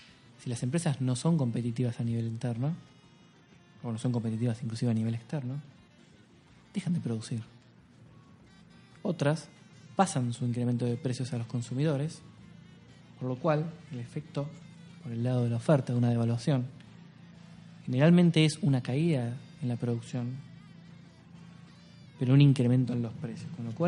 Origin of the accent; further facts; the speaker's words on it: Argentina; soy un argentino